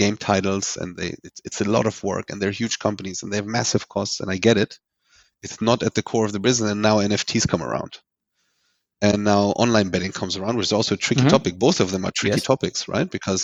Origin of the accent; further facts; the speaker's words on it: Iran; born there; English is a second language; moved away; So I was born in Iran, as you said, and it was 84. We fled back in the day, the Khomeini regime